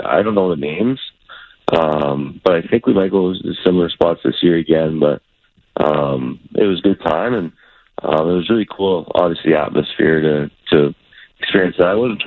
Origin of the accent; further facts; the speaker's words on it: Edmonton, Alberta, Canada; I'm from Edmonton